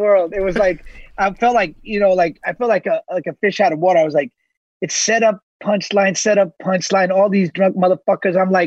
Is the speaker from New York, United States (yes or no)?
yes; Jackson Heights, New York, United States; You know, obviously I'm from Jackson Heights, Queens. That's where I'm from.